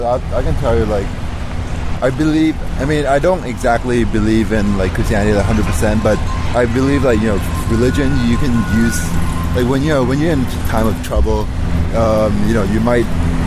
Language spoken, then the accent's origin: English; Thailand; English is a second language; Thailand.